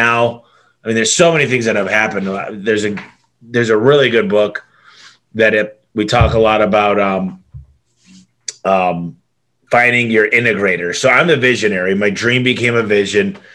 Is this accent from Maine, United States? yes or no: no; Michigan, United States; I grew up in Michigan, and my dad had a transmission shop.